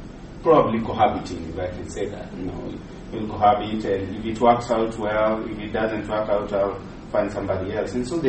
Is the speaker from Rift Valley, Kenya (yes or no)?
no; Nairobi, Kenya; I grew up in Mathare myself.